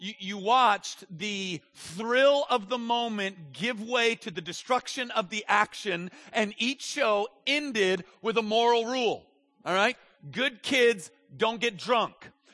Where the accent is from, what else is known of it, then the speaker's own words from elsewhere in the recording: United States; I'll just speak as an American